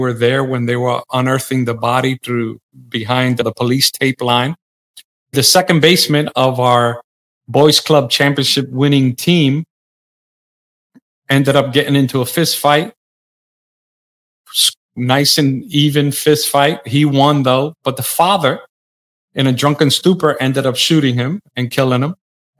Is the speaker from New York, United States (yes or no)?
yes; Bronx, New York, United States; I grew up in the South Bronx in the 70s and 80s. If you know anything about the South Bronx in that time, it was a very dangerous place to grow up in.